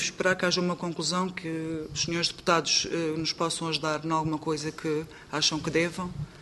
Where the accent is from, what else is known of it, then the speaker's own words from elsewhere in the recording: Lisbon, Portugal; sou do bairro dos Loios